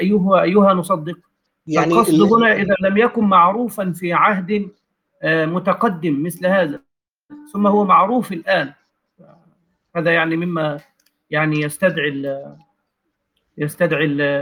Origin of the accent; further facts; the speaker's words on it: Egypt; عندنا في مصر